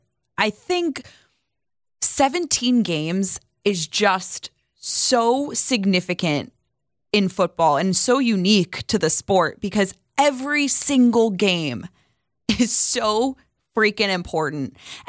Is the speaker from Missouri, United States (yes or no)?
yes; St. Louis, Missouri, United States; I grew up in St. Louis. Cardinals run that town.